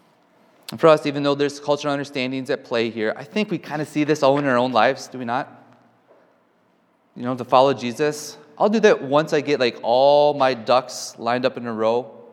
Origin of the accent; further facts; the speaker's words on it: Wisconsin, United States; But as mentioned, I'm from Wisconsin.